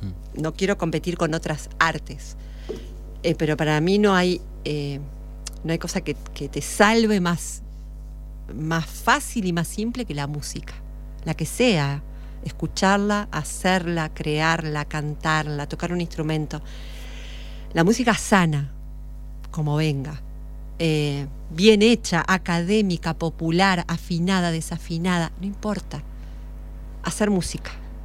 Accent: Gualeguaychú, Entre Ríos, Argentina; Yo soy de Gualeguaychú, de Entre Ríos.

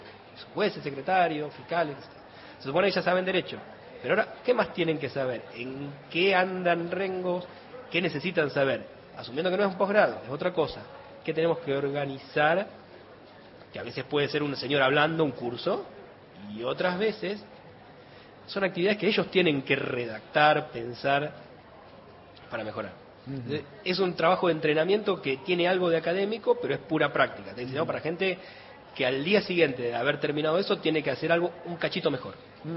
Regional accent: La Pampa, Argentina; Yo soy nacido y criado en La Pampa, estudiado en La Plata, donde hice mi... Después vuelvo, como, pero estoy radicado allá y hice toda mi carrera profesional allá.

